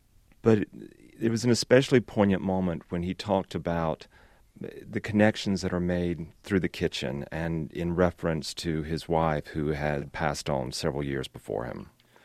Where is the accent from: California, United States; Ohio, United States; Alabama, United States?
Alabama, United States; Hartford; Ollie Glass is a wonderful woman from my hometown of Hartford, Alabama.